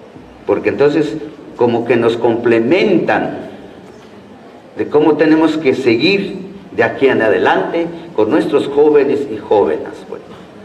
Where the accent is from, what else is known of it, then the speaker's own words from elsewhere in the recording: Chiapas, Mexico; Entonces nosotros los que somos chiapanecos, si vamos a ir a trabajar la tierra en Chihuahua